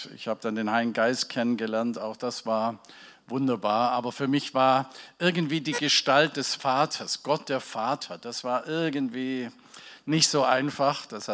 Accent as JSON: {"language": "German", "town": "Ravensburg", "region": "Baden-Württemberg", "country": "Germany", "tie": "born or raised there", "accent": "Swabian", "said": "Ich komme ursprünglich aus dem schönen Schwabenlande. Das verrät auch mein Dialekt. Genau genommen aus Ravensburg. Da habe ich die ersten grob 60 Jahre meines Lebens verbracht. Dort war ich viele Jahre Pastor, auch so einer Gemeinde wie hier, einer Pfingstgemeinde."}